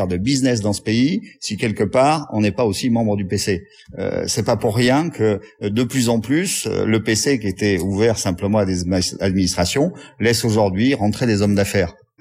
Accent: France; Moi, je suis français.

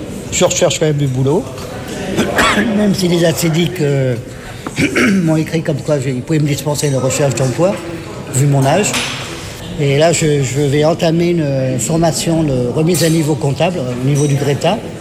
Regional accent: Nancy, Grand Est, France; born there; also born or lived in Chambéry; Ah oui, oui, je suis né dans un dépôt vapeur à Nancy.

